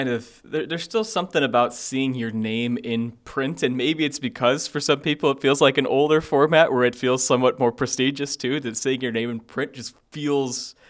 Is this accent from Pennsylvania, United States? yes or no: no; Sandwich, Illinois, United States; Yeah, and I grew up in Sandwich, so even closer.